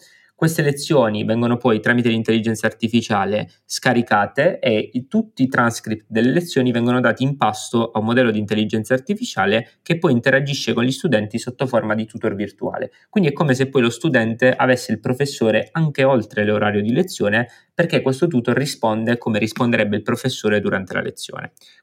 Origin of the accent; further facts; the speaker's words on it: Apulia, Italy; io vengo dalla Puglia. In Puglia, nella mia cittadina di 60.000 abitanti